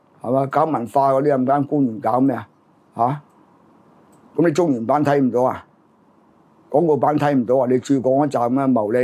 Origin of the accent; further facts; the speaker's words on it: China; 即係你想我哋中國人撲街啦